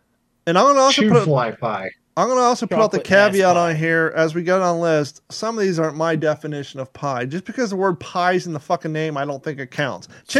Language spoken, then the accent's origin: English; Kentucky, United States; Now, I'm from Kentucky. Never heard of it, huh?